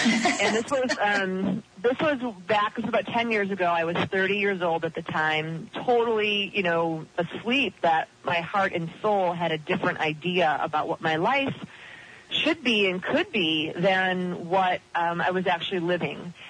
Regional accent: Midwest, United States; I grew up in the Midwest, didn't know anything about this.

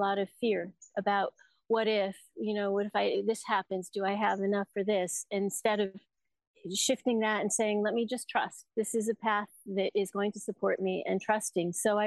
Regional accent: Colorado, United States; I was born in Colorado and I grew up in the mountains.

